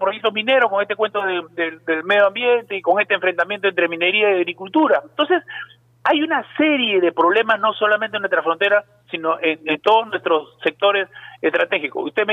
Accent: Peru; Yo soy del Estado peruano

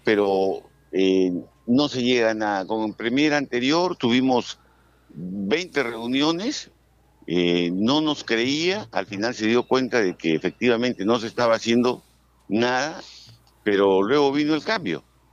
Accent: Piura, Peru; Nosotros también somos piuranos, somos la región, la segunda región quizás más importante del país.

